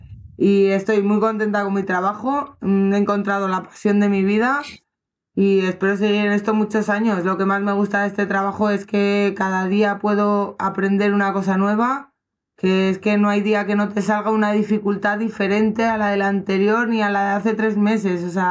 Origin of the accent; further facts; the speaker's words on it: Burgos, Castile and León, Spain; somos de Burgos, de Lerma. Bueno, yo soy de Burgos, pero la empresa está en Lerma.